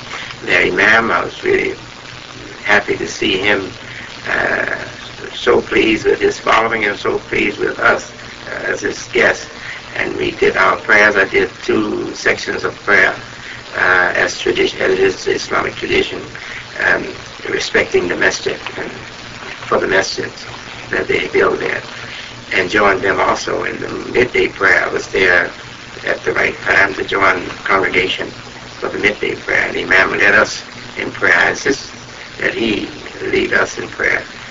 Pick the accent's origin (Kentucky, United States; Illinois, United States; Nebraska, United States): Illinois, United States; Chicago; born or raised there; moved away as an adult